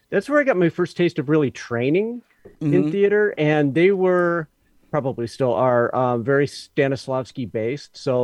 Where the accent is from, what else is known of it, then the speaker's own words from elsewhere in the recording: Indiana, United States; I grew up in Northwest Indiana, so we culturally, you know, there wasn't a lot